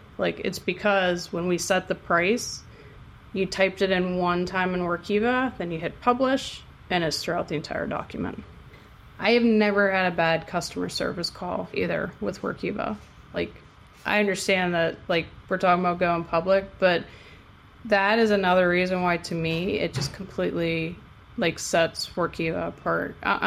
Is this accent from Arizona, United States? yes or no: no; Pittsburgh, Pennsylvania, United States; because we're from Pittsburgh, they gave us all terrible towels to wave